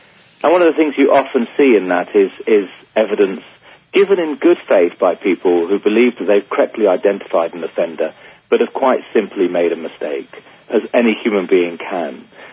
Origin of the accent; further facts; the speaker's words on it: United Kingdom; I remember the debate when I was growing up in the United Kingdom